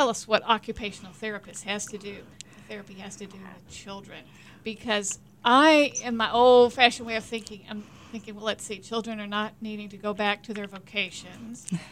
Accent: Houston, Texas, United States; And you're originally from Houston, my hometown.

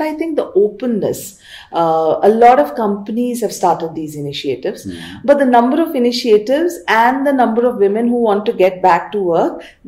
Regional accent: Chennai, Tamil Nadu, India; Okay, so I grew up in the south. I'm from Chennai.

